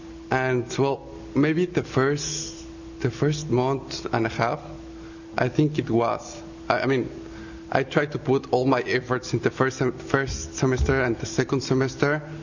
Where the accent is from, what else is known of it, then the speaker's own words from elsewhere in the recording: Mexico; I'm from Mexico.